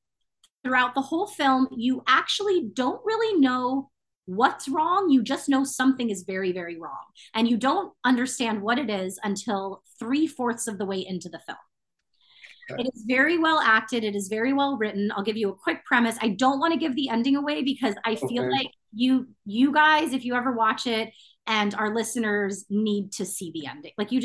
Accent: England, United Kingdom; And then I'm English

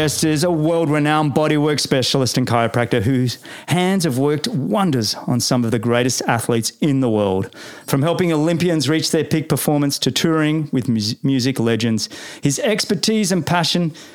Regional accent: Australia; I'm an Australian.

